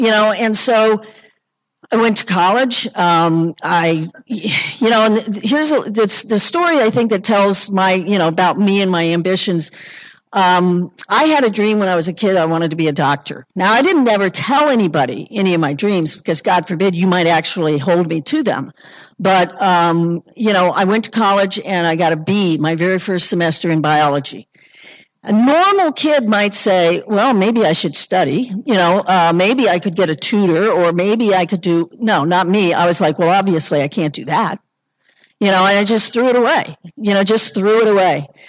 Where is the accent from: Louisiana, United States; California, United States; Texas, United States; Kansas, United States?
Kansas, United States; My father's family, we owned the last brewery in Kansas. I grew up in Kansas, a dry state.